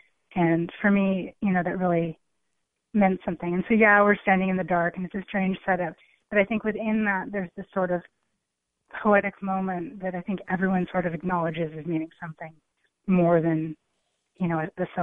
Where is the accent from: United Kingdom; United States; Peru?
United States; Iowa; I feel like growing up in Iowa, I was really well-seated to sort of go out into the world and try to make sense of it.